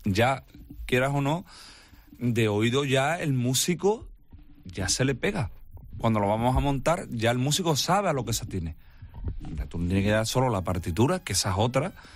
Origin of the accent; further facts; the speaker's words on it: Huelva, Andalusia, Spain; pero como buen onubense, creo yo, que cada uno tiene su orgullo a su casa.